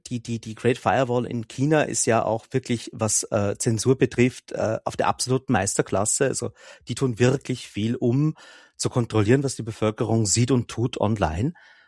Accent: Austria; Dafür sind wir Österreicher zu renitent.

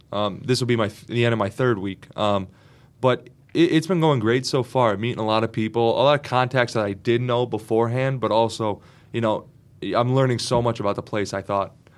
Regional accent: Pennsylvania, United States; But, you know, I grew up in Lackawanna County. It's just, it's my home base in a way.

